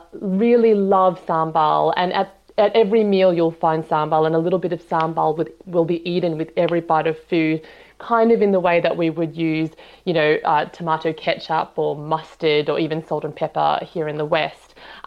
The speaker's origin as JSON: {"language": "English", "town": "Sydney", "region": "New South Wales", "country": "Australia", "tie": "born or raised there", "said": "I grew up in Sydney, Australia. And as you mentioned before, I have an Indonesian father and an Australian mother."}